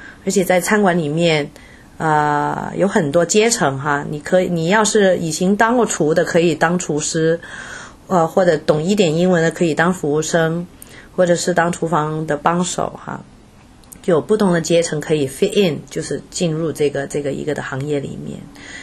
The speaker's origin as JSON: {"language": "Chinese", "country": "Hong Kong", "tie": "born or raised there", "also_born_or_lived": "United Kingdom", "first_language": "Cantonese", "second_language": "Chinese", "moved": "as an adult", "lives_now": "United States", "said": "我是香港出生，香港长大的，我自己是北方人，可是因为在香港出生，香港长大，所以那个一般都是讲广东话哈，所以我的国语真的差点"}